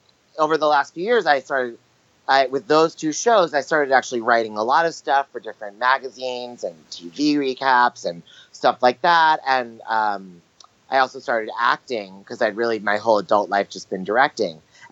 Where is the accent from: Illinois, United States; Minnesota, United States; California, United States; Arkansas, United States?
California, United States; Los Angeles; now in New York, United States; Look, I was born in New York and I grew up in L.A.